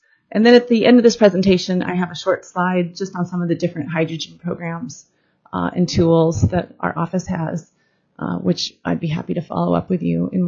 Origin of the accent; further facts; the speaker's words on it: Anchorage, Alaska, United States; I am an Alaska kid. I was raised in Anchorage, and am happy to be back here in Alaska since 2014